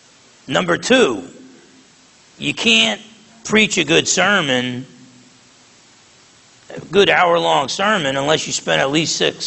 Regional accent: New Jersey, United States; I use words. I'm from New Jersey. I'm half Italian. I'm loud.

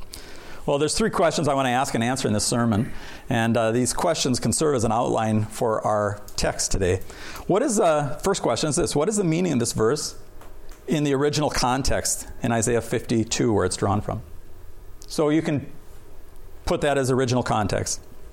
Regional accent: Minnesota, United States; That reminds me of where I grew up in the Twin Cities.

